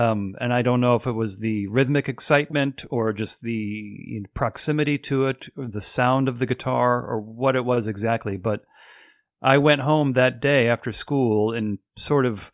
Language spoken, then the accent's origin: English; Sikeston, Missouri, United States; also born or lived in Pontiac, Michigan; I was born in Pontiac, Michigan. And then my family moved to Missouri in 1980. So I was in third grade.